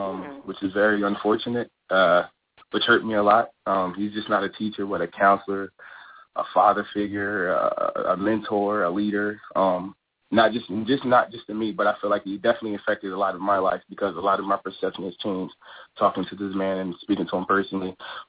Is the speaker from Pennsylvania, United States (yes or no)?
yes; Philadelphia, Pennsylvania, United States; Yeah, I'm from Philadelphia originally, West O'Glean area.